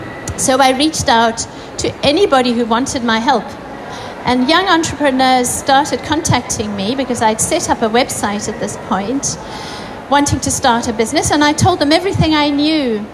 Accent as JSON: {"language": "English", "country": "United Kingdom", "said": "That we, as British, we import our dogs, our rescues from Spain, from Romania, from Greece, Cyprus."}